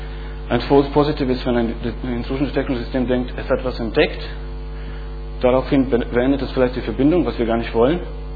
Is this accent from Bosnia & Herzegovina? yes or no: yes; Bosnia & Herzegovina; now in Berlin, Germany